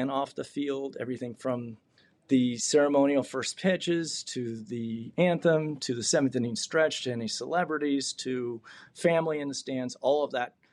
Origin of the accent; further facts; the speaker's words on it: Fresno, California, United States; I grew up in Fresno. My father was from San Francisco, so I had this affinity with the Giants.